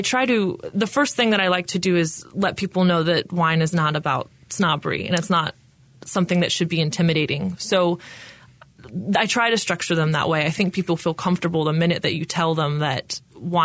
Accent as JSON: {"language": "English", "town": "Raleigh", "region": "North Carolina", "country": "United States", "tie": "born or raised there", "said": "I grew up in Raleigh, in North Carolina, obviously."}